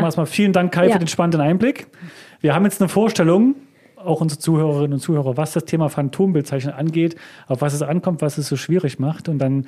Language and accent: German; Rudolstadt, Thuringia, Germany; da wo ich herkomme, in Rudolstadt.